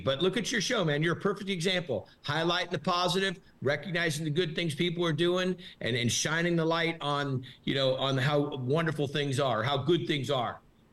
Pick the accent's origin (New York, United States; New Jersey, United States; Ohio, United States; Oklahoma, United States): Ohio, United States; Columbus; born there; also born or lived in California; Actually, that's the city I was born in. Okay. My parents, I was born in Columbus and they moved to California.